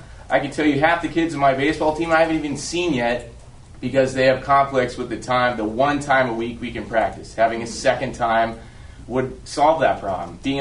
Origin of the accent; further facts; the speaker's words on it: Solana Beach, California, United States; I'm a native of Solana Beach. I grew up in the San Diego Unified School District, going to both Oral Warren and Torrey Pines, including all my siblings.